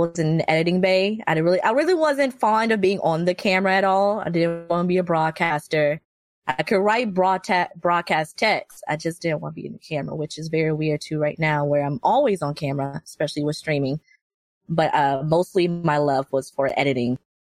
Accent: Virginia, United States; moved away as an adult; now in Atlanta, United States; Well, I grew up in Virginia, lived with my grandmother till I was 18. And then once I graduated high school, that same day, I hiked it to Georgia, where my mother was living. And I refused to go back to Virginia.

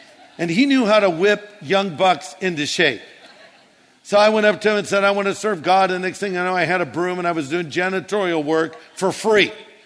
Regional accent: California, United States; Now, understand, I'm from Orange County. I've been here my whole life.

